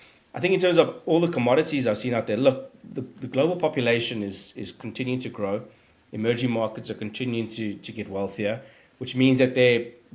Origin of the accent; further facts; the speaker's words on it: South Africa; being South African, we grew up, you know, it's a mining culture.